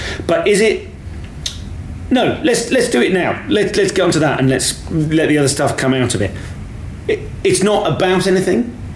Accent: England, United Kingdom; now in Melbourne, Australia; I feel now I'm currently in Melbourne, and I feel as an English person, I seem to be a bit special.

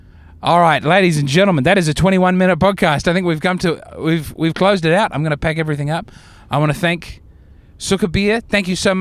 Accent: Australia; I'm from Australia

